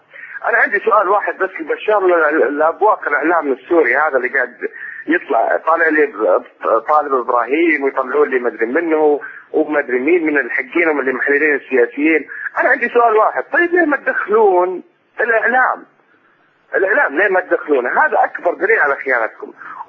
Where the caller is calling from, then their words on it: Saudi Arabia; طال عمرك، أتحدث من السعودية، من المملكة العربية السعودية.